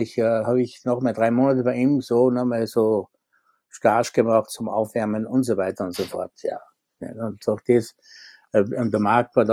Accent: Austria; Als Österreicher war es ja nicht, wir waren ja nicht in der EU.

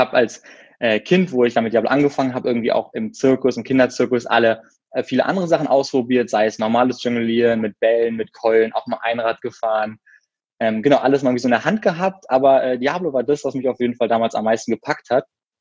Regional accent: Berlin, Germany; ich komme aus Berlin und bin so auch in Berlin geboren, habe auf der Artistenschule absolviert und mein Abi gemacht

